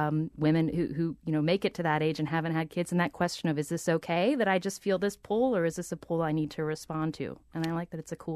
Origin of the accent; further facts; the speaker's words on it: Charleston, West Virginia, United States; Well, I'm from Charleston, and absolutely. I mean, this is like something West Virginia, you just can't quite get it out of your rearview mirror.